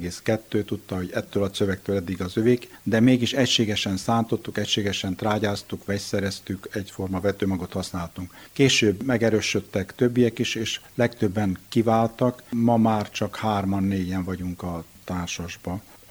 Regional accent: Mureș County, Romania

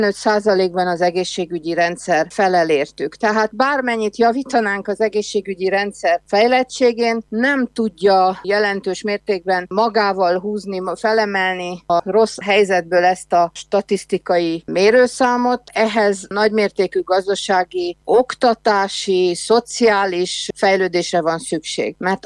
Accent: Székely Land, Romania; mert mi a mi udvarunkban kell elsősorban rendet tegyünk, mint székelyföldi magyarság, vagy erdélyi magyarság

